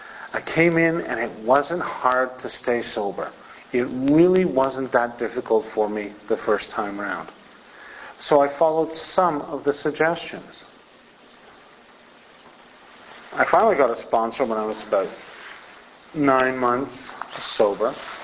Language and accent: English; Châteauguay, Quebec, Canada; I certainly wasn't going to do it in the town I grew up in Châteauguay.